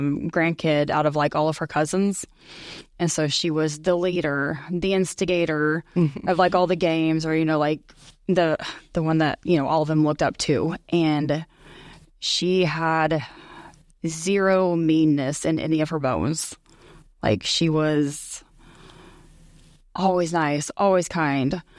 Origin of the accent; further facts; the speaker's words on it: Broken Arrow, Oklahoma, United States; I'm from Broken Arrow. Mom of three